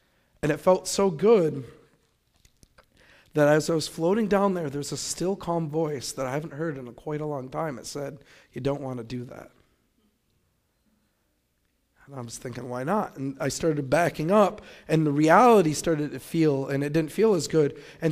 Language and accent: English; Michigan, United States; All I knew was I was from Michigan, and I was in New Orleans, and I knew nothing else